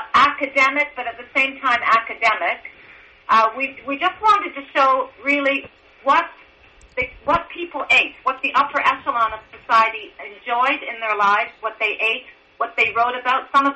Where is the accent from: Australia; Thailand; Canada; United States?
Canada; Growing up in Canada and going through the educational system